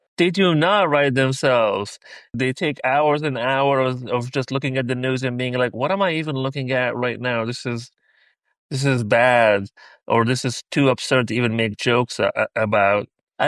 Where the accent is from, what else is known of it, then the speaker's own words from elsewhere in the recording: Libya; also born or lived in Portland / New York; now in United States; like about living in Portland, living in New York, growing up in Libya, all of that stuff, just like being in America and all.